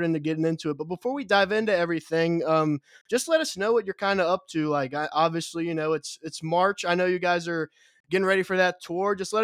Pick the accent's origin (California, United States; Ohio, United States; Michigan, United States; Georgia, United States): Ohio, United States; Cincinnati; quite frankly, I'm from Cincinnati. So, you know, we don't got shit here